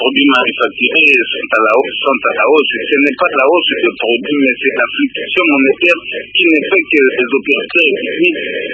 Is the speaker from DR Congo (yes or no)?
yes; Mbandaka, Équateur, DR Congo; nous n'arrivons pas à maîtriser les hommes d'affaires ici chez nous en Mbandaka